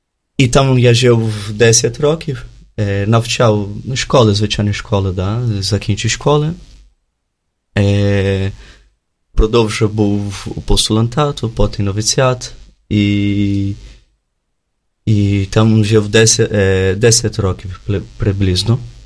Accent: Brazil; Ukrainian is a second language; Я взагалі з Бразилії

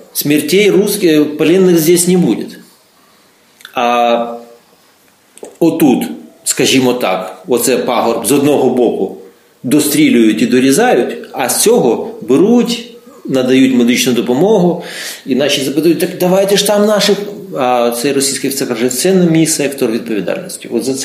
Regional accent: Kherson, Kherson Oblast, Ukraine; Я сам з Херсона

